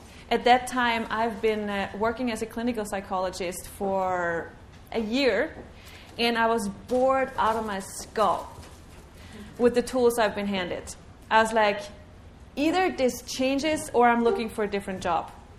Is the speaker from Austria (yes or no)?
yes; Austria; now in Sweden; I am from Austria, but I live in Sweden.